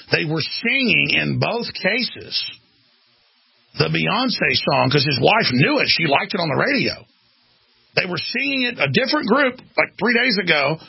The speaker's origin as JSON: {"language": "English", "town": "Dallas", "region": "Texas", "country": "United States", "tie": "born or raised there", "said": "I grew up in Dallas, Texas, like half black, tons of black friends."}